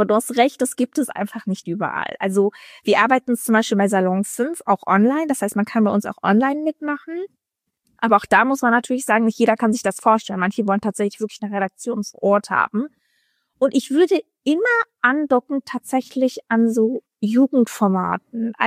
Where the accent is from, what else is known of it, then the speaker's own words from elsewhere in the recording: Dortmund, North Rhine-Westphalia, Germany; Ich komme aus Dortmund.